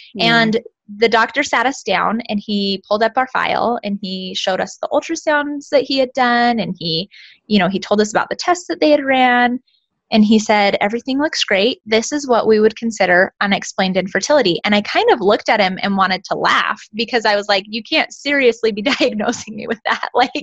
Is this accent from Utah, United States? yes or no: yes; Utah, United States; I live here in Utah. I was born and raised in Utah, and I met my husband in college.